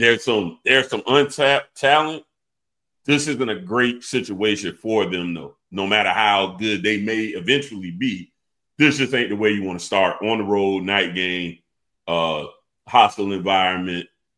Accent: Georgia, United States; The reason a person like me, not from Miami, I'm from Georgia.

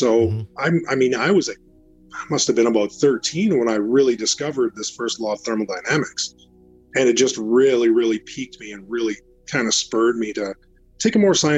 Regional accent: Winnipeg, Manitoba, Canada; I grew up in Winnipeg, Manitoba, Canada, and we go on trips to, you know, British Columbia, like Burnaby to visit an uncle.

